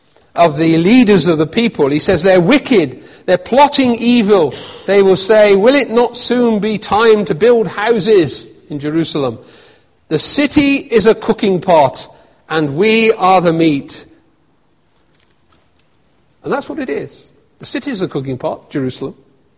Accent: United Kingdom; the feeling of arrogance that we have as British people, Jesus will come and judge our nation.

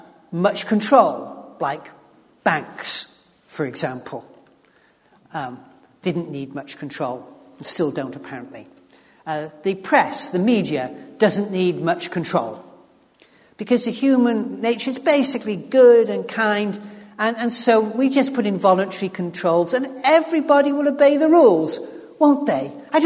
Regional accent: United Kingdom; First, we're British, so we'd never dream of doing that.

